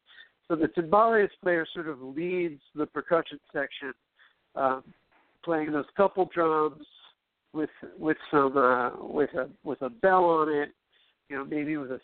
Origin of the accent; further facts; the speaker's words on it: New York City, New York, United States; I'm from New York City, and I discovered the music a while back. Music everywhere. Of course, being a native New Yorker, you walk through the streets and that music is omnipresent.